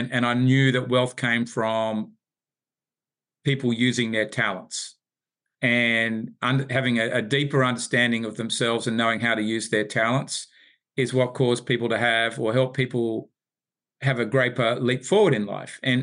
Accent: Sydney, New South Wales, Australia; now in Atlanta, United States; I don't in the sense that I come from Sydney, Australia originally, but I live here in Atlanta now.

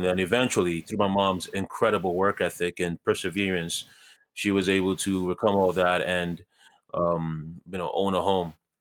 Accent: Ghana; I was born in Ghana, as you said. I was born to a single mother in Ghana.

